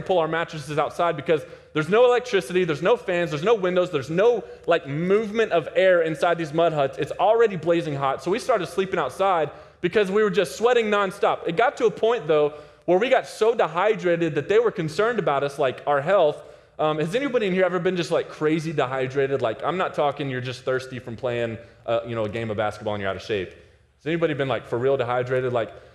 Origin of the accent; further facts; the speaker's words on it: Dallas, Texas, United States; People, I'm from Texas. Texas is hot and humid. This 75 degree weather, that's like November for us in Dallas.